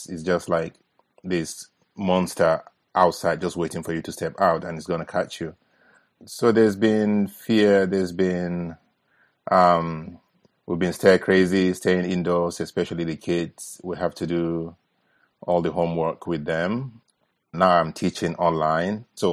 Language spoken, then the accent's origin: English; Nigeria; listening to stories from my grandparents as a child growing up in Nigeria.